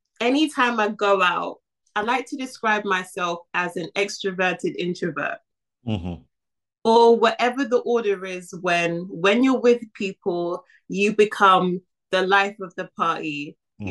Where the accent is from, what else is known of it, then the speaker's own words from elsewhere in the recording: Uganda; Oh, I'm from Uganda.